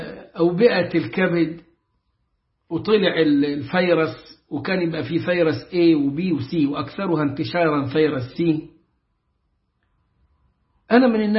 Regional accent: Upper Egypt, Egypt; accent: Upper Egyptian; لهجة عندنا في الصعيد المصري

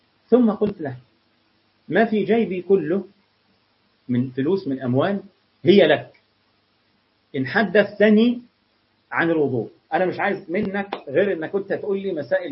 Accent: Egypt; رأي الشافعية مثلا ورأي الحنابلة عشان دول أشهر مذهبين عندنا في مصر

